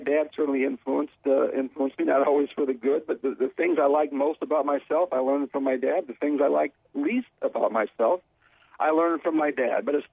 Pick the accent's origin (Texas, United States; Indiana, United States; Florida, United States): Indiana, United States; also born or lived in Chicago Heights, United States; I was born in Chicago Heights, Illinois, right outside of Chicago, Illinois, and we jumped over the line in northwest Indiana. I grew up in a few different towns in northwest Indiana.